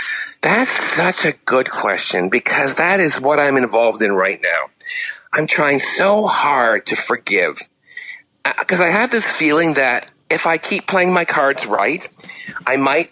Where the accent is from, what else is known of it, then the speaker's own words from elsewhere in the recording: Canada; now in United States; I think being a Canadian right now in the United States is a very, especially in comedy, or any outsider, it's a very special place to be right now